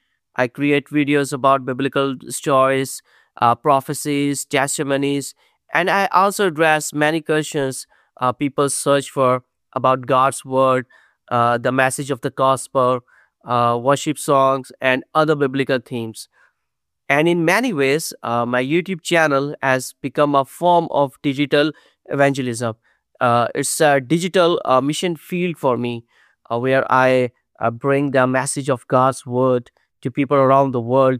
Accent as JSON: {"language": "English", "country": "Pakistan", "said": "and I'm from Pakistan."}